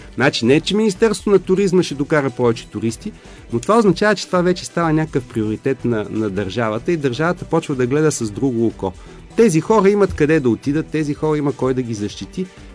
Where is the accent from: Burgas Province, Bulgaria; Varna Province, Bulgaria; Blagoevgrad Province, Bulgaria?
Varna Province, Bulgaria; Varna; Значи на нас като варненци и на мен като варненец